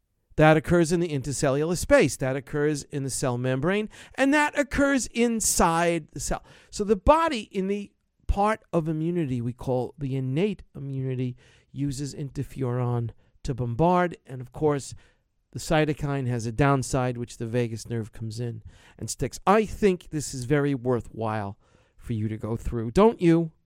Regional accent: United States; And as an American, think twice about your shit form of government.

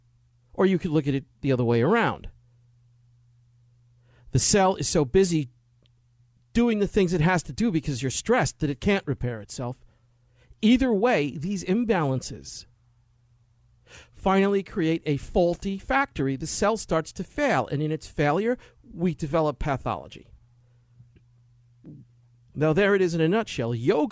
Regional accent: New York City, New York, United States; When I grew up in New York City as a kid, Times Square was the place where the streets were lined with prostitutes and heroin addicts.

